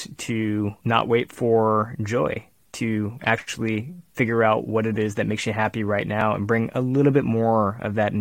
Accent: Michigan, United States; also born or lived in San Francisco Bay Area; My hometown in Michigan had gone red for the first time.

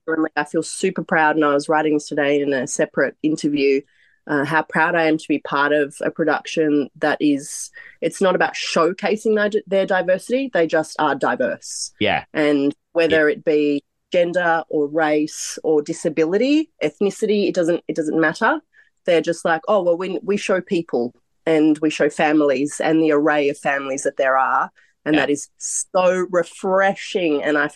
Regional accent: Melbourne, Victoria, Australia; born there; also born or lived in Florence, Italy; Italian in my roots, but I was born back here in Melbourne.

